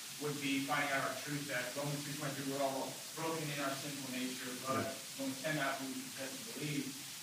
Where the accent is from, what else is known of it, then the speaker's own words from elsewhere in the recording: New Mexico, United States; So we're from New Mexico, which brings with it different brands Hispanics, which have conflict, and Native Americans, which also have conflict.